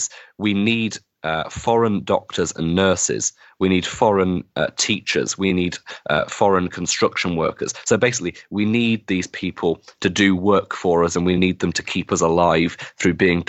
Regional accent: Wigan, North West England, United Kingdom; which is the equivalent of the population of my hometown of Wigan every single year.

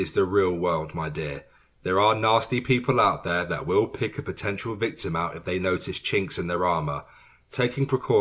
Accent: London, United Kingdom; Growing up in Greater West London, I would often puff my chest out

